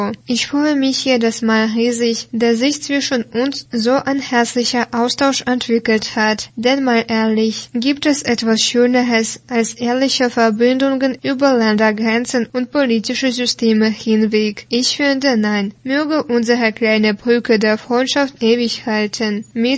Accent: Gera, Thuringia, Germany; mein Gera-Gedicht, das ist meine kleine Liebeserklärung an meine Heimatstadt. Auch wenn sie nicht gerade eine Postkartenschönheit ist, so lebt es sich hier sehr angenehm. Ohne Großstadtlärm, dafür mit viel Natur, kleinen Dürfen und einer Portion Ostcharme.

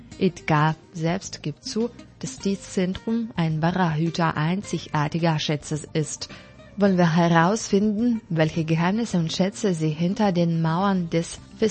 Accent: Petropavlovsk-Kamchatsky, Kamchatka Krai, Russia; moved away as an adult; Ich komme aus Russland, aus dem fernen Osten, aus der Region Kamtschatka, aus der Stadt Petropavlovsk-Kamtschatski. Im Jahr 2015 beschlossen meine Frau und ich, aus Kamtschatka wegzuziehen, da die klimatischen Bedingungen dort ziemlich hart sind.

